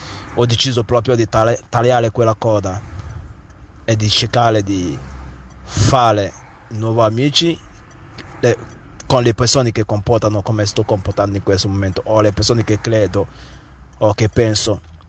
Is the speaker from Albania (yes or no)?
no; Biafra, Nigeria; vengo da Biafra.